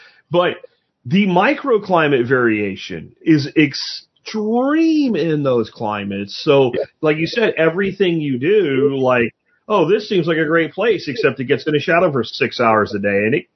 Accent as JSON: {"language": "English", "region": "Texas", "country": "United States", "said": "I'm, you know, I'm from Texas and it gets hotter here."}